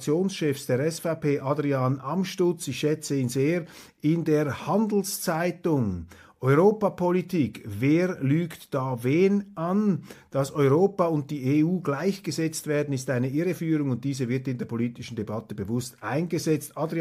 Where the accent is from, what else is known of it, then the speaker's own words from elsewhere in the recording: Zurich, Switzerland; Aber als Zürcher, meine Damen und Herren, muss ich natürlich aufpassen, was ich hier sage.